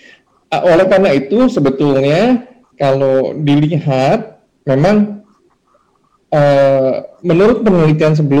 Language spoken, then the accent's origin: Indonesian; Indonesia; saya orang Indonesia dan saya sendiri orang Unpad